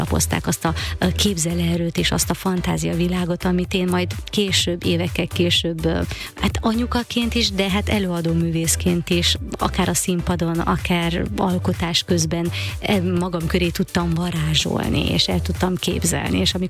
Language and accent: Hungarian; Székely Land, Romania; az a székely furfang, ami kis vidékünket úgymond nagyon-nagyon jellemzi.